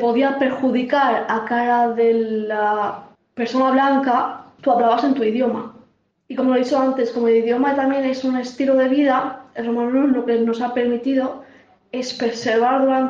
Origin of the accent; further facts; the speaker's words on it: Spain; para los que somos de España